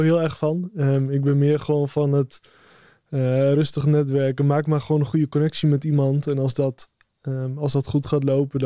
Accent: Groningen, Netherlands; ik kom officieel uit Groningen.

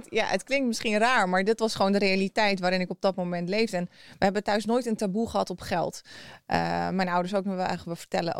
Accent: Oud-Beijerland, South Holland, Netherlands; En ik ben in Nederland geboren, in Oud-Beierland en getogen. Dus ik dacht heel lang dat ik Nederlands was. Totdat ik ging samenwonen met een Nederlander. Toen dacht ik, oh god, ik ben echt meer Servisch

